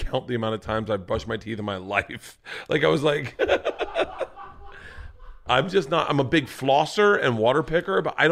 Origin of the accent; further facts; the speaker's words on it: Florida, United States; Growing up in Florida, pool ocean counts as shower